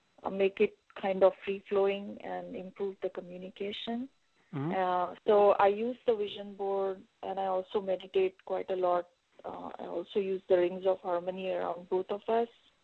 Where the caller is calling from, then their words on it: California, United States; Hi, Monsieur. … I'm speaking from California.